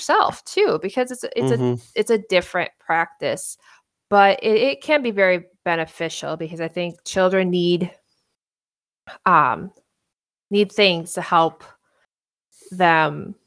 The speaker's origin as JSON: {"language": "English", "region": "Wisconsin", "country": "United States", "tie": "born or raised there", "said": "when you think about where we grew up in Wisconsin and how Easter is typically very early spring, it probably didn't happen all that often."}